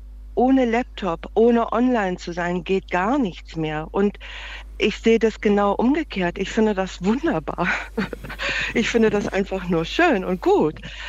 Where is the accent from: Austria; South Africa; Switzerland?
South Africa; Ich komme ursprünglich aus Südafrika, meine Familie ist über die ganze Welt verstreut